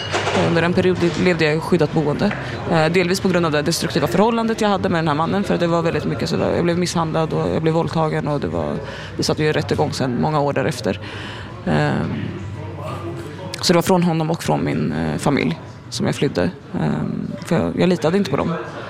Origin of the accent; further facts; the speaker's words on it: Sweden; also born or lived in North Africa; Jag är född i Nordafrika. Jag kom till Sverige som väldigt liten. Uppvuxen i en väldigt liten stad, ungefär 20 mil utanför Stockholm. Uppvuxen i en väldigt konservativ familj, väldigt religiös familj.